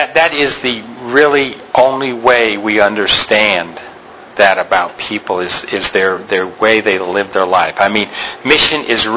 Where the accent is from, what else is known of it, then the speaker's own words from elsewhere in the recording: Andrews, United States; Growing up in Andrews, they always would say, are you related to Desmond Doss? Because